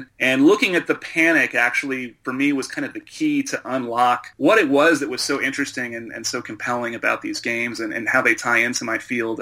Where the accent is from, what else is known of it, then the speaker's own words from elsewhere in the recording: Texas, United States; I grew up in Texas, which didn't help dealing with this kind of culture.